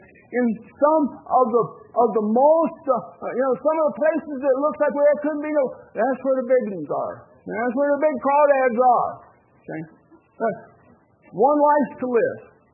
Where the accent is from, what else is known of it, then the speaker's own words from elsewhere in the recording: West Virginia, United States; Growing up in West Virginia, we used to look for crawdads.